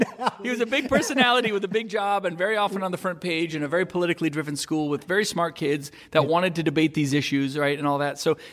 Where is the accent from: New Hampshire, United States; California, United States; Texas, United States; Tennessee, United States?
New Hampshire, United States; We're from New Hampshire. That was a tough place with tough dynamics.